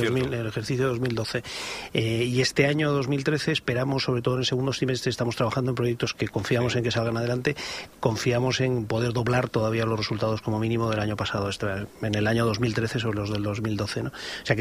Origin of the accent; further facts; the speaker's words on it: Spain; hemos sido incapaces de financiarlos en Estados Unidos porque somos españoles.